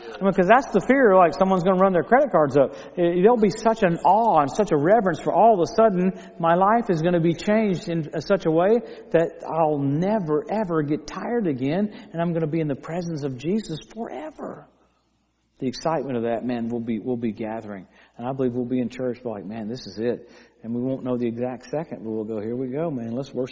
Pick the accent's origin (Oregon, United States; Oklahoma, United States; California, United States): Oklahoma, United States; Tulsa; She's from Azusa and I'm from Tulsa.